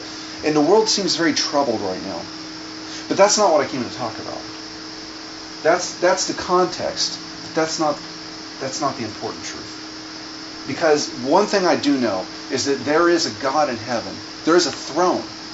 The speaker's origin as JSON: {"language": "English", "country": "United States", "said": "It's a weird perspective because, I'm American."}